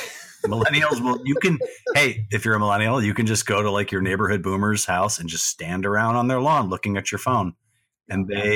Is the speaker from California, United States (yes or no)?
yes; California, United States; I'm from NorCal, and that's not a that's not some sort of narcotic.